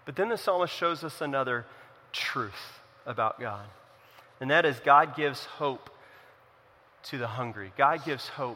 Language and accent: English; the West, United States; I grew up in the West. In the summer, if we took care of our lawn like we do out here in the East, you know what color it would be?